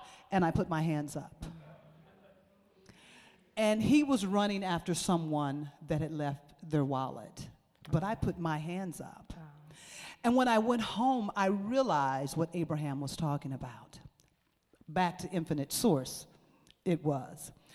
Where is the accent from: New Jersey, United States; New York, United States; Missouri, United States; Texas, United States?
Missouri, United States; St. Louis; I'm from the Midwest, St. Louis, Missouri.